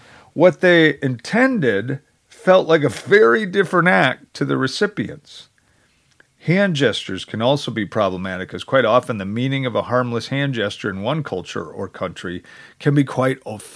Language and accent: English; United States; I grew up in the United States, but come from a more indirect home and surroundings.